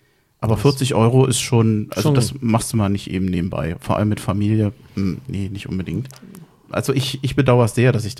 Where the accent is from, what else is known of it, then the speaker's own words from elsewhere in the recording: Berlin, Germany; ich bin zwar in Berlin aufgewachsen